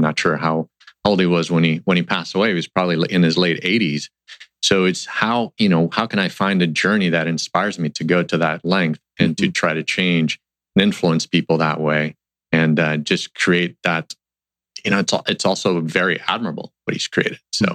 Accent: Santo Domingo, Distrito Nacional, Dominican Republic; I grew up in the Dominican Republic. So born and raised in Santo Domingo, we pretty much spent a lot of weekends at the beach by the water.

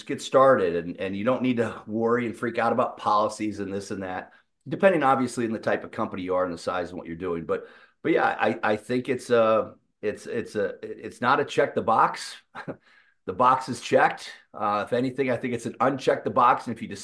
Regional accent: Indianapolis, Indiana, United States; I'm from Indianapolis, so you know, I got to go there.

